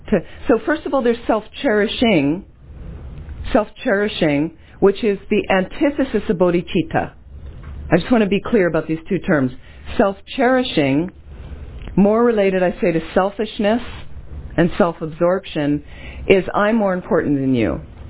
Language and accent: English; United States; I'm an American. I know this culture.